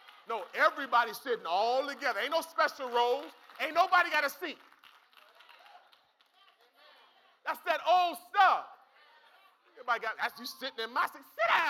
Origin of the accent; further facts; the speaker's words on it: Youngstown, Ohio, United States; I'm from Youngstown. I ain't gonna deny where I'm from. I'm from the east side, baby. Come on. I'm born and my east side is in the building.